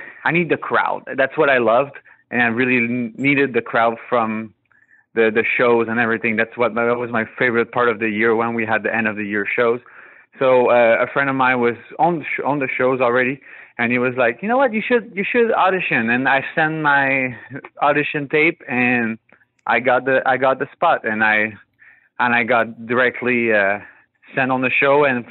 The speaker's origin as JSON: {"language": "English", "town": "Montreal", "region": "Quebec", "country": "Canada", "tie": "born or raised there", "said": "I grew up in Pointe-aux-Trembles, so on the complete east of the island."}